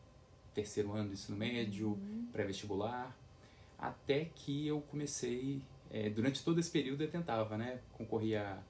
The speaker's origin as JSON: {"language": "Portuguese", "town": "Belo Horizonte", "region": "Minas Gerais", "country": "Brazil", "tie": "born or raised there", "said": "eu sou natural aqui de Belo Horizonte mesmo, né? Uhum. E eu, durante a minha vida escolar, eu me formei em uma escola particular aqui de Belo Horizonte. Fiz a minha vida escolar toda, dos 4 aos 17 anos nessa mesma escola."}